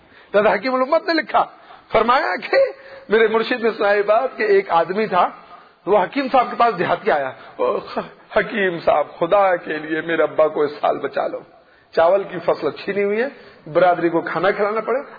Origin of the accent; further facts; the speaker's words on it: Karachi, Sindh, Pakistan; اور پھر ہمارے شہر کی عورتیں، شہر ہے کراچی